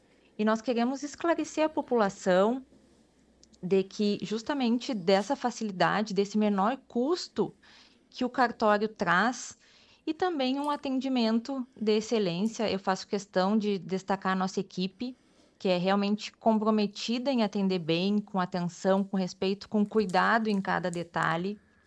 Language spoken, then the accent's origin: Portuguese; Bagé, Rio Grande do Sul, Brazil; Eu sou natural de Bagé, mas eu... Antigamente, antes de vir para cá, trabalhava num cartório em Pelotas. Tinha um cartório lá. Ah. E aí, posteriormente, escolhi São Lourenço e agora estou aqui há um ano já.